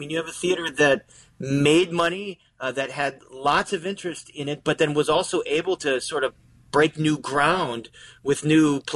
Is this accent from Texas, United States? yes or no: no; Oak Park, Illinois, United States; I grew up in the Oak Park area. There was a giant Sears on the corner of Harlem and Lake.